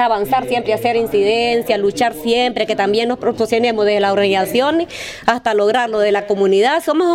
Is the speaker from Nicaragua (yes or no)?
yes; Nueva Segovia, Nicaragua; Somos de Nueva Segovia, de municipio de Jinotega, Matagalpa, Huaco, Estelí, todo Matagalpa